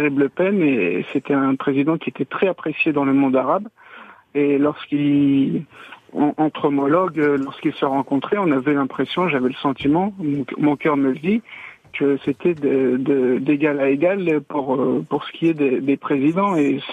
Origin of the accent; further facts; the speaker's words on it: France; moi en tant que Français, amoureux de la France